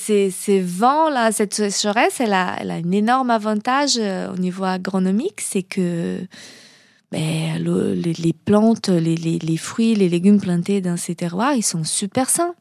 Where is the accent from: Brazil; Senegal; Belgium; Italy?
Brazil; now in France; C'est cette terre que j'ai choisie pour appeler de mienne, parce que tu sais, à la base, je suis brésilienne